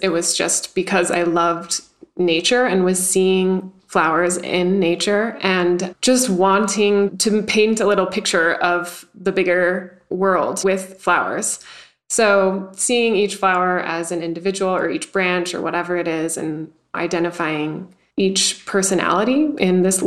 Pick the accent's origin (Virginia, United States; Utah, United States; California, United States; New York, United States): Utah, United States; Salt Lake City; I grew up in Salt Lake City, and we had a creek and a really like dry mountain with sagebrush and cactus on it in my backyard.